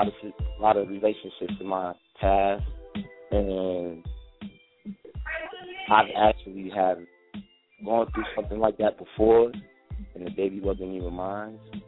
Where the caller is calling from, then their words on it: Lakewood, North Carolina, United States; from Lakewood, North Carolina.